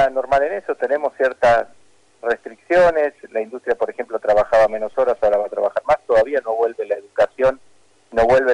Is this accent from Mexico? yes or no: no; Argentina; digo sinceramente como argentino